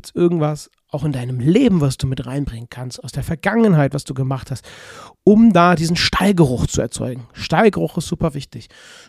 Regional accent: Cologne, North Rhine-Westphalia, Germany; accent: Kölsch; Jetzt kommt mein kölscher Akzent hier aus Köln durch.

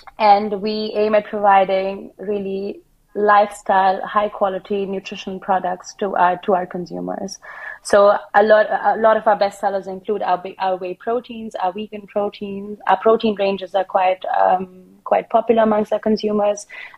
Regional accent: Middle East, United Arab Emirates; also born or lived in India; now in Berlin, Germany; I am originally from India. I grew up in the Middle East. I've been in Berlin for the past 5 years.

